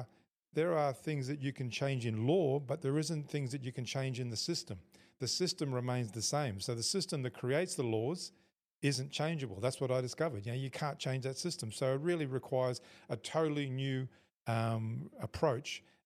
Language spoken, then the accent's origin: English; Queensland, Australia; born there; I was born on Yidinji country first, and then I had Australian birth certificate second